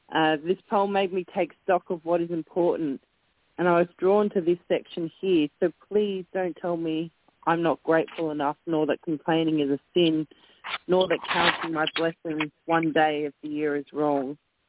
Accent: Australia; makes me a little jealous as an Australian not to be celebrating Thanksgiving today

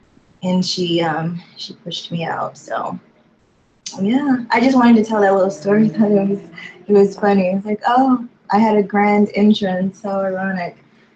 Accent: California, United States; And then from my preteens all the way into my adulthood is California. But I was raised in California.

